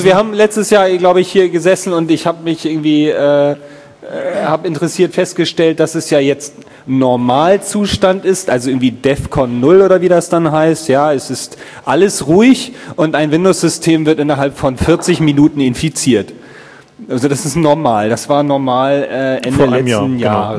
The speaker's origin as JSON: {"language": "German", "region": "Hamburg", "country": "Germany", "said": "hallo, Naron, ich komme aus Hamburg."}